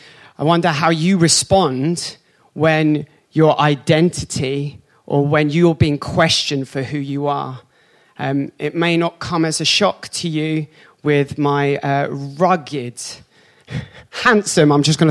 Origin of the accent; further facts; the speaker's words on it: United Kingdom; Yes, I'm British. There you go.